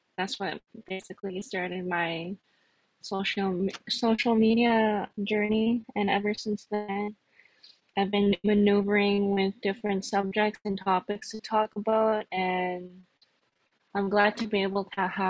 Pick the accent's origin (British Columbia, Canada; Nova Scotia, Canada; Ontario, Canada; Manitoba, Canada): Manitoba, Canada; Winnipeg; I am Swampy Cree, and I am residing in Winnipeg, which I practically grew up like most of my life. I'm 26.